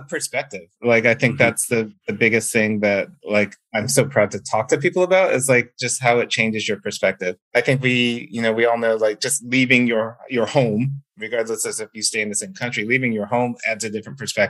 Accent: California, United States; also born or lived in Germany; I came from California and my first school was in Germany, and like going from the US to Germany

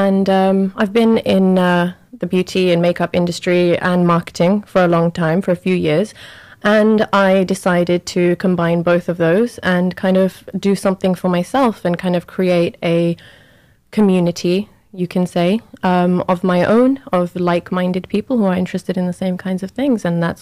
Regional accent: England, United Kingdom; also born or lived in Pakistan; So I am from England. I've lived in England from age, I believe I was about 3 or 4 onwards. Prior to that, I was in Pakistan. I'm half Pakistani, half Swiss. I grew up in England, loved England

